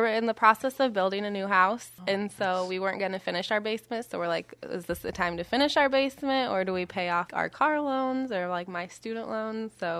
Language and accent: English; Iowa, United States; So I'm from Western Iowa, and we were leaving my mom's for Christmas, and we were driving back to Des Moines.